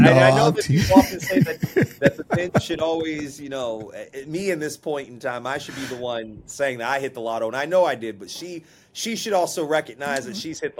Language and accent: English; Kansas City, Missouri, United States; also born or lived in Arkansas; But I was born in Arkansas, as you had alluded to, and raised in Kansas City, and my family is still in both areas, in both places.